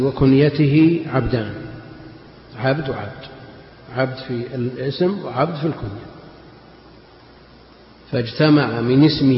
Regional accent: Najd, Saudi Arabia; احنا عندنا في نجد

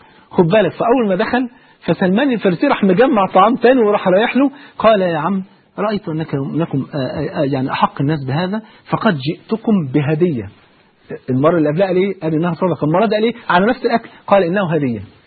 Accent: Egypt; جاهلية ان انا افتخر اقول انا مصري

